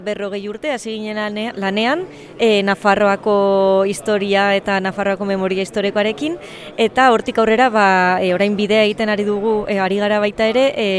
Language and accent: Basque; Pamplona, Navarre, Spain; Gu, Iruñatik gatoz.